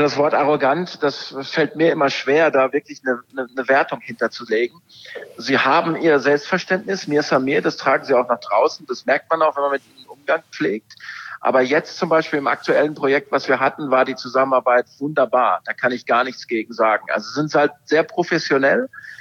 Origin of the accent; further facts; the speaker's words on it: North Rhine-Westphalia, Germany; now in Southern Germany; in der Nähe von Bielefeld, auch wenn viele in meiner jetzigen Wahlheimat Süddeutschland immer behaupten, die Stadt gibt es nicht, es gibt sie. Ja, und da komme ich her